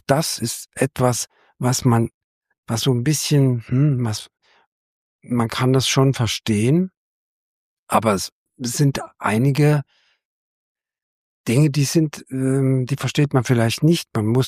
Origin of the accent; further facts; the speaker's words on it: Saarland, Germany; accent: Saarland dialect; Der Dialekt ist unser Dialekt, ist Saarländisch. Aber der unterscheidet sich kaum vom Pfälzischen.